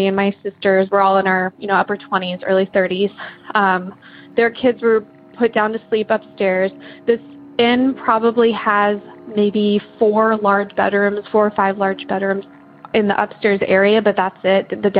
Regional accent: Columbus, Ohio, United States; I'm from Columbus, Ohio.

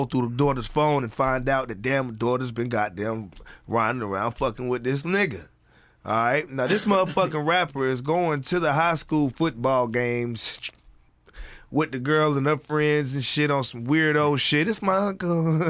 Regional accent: Fayetteville, United States; So it's the local rapper in my city. I'm from Fayetteville, by half the West Side.

